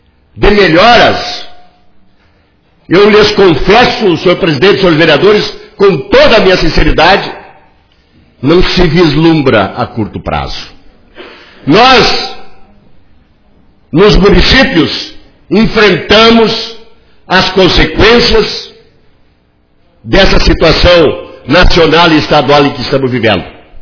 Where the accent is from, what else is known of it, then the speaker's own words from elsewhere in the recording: Rio Grande do Sul, Brazil; quando sempre nós tivemos orgulho de dizer que somos gaúchos